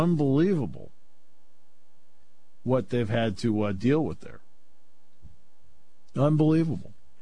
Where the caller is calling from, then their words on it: Somerville, Massachusetts, United States; I'm calling from Somerville.